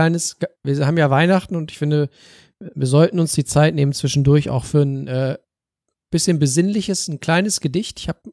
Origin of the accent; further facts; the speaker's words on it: Northern Germany, Germany; bei uns in Norddeutschland sagt man kernig.